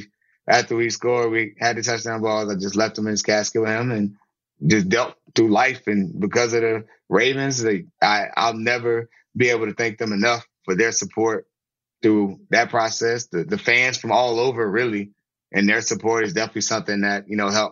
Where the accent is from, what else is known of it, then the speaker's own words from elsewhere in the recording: Virginia, United States; I'm from Virginia and I was in Baltimore.